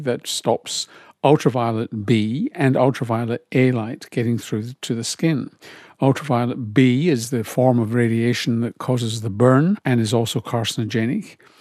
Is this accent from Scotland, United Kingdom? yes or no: yes; Glasgow, Scotland, United Kingdom; When I grew up in Glasgow, it wasn't such a big deal.